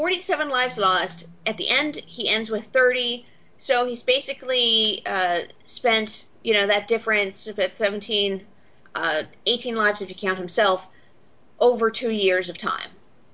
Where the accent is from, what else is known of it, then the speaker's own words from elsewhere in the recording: California, United States; born there; now in Pennsylvania, United States; I was born in California.